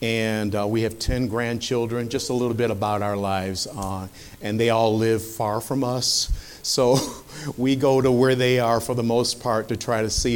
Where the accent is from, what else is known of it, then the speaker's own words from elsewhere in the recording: Rochester, New York, United States; We're from Rochester, New York, originally. And we were both basically born in the church